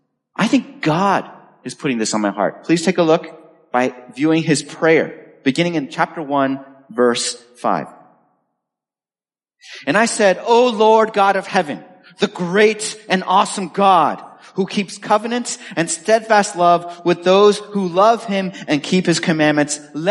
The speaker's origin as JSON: {"language": "English", "region": "Michigan", "country": "United States", "tie": "born or raised there", "also_born_or_lived": "California", "said": "I could say, well, technically my home state is Michigan."}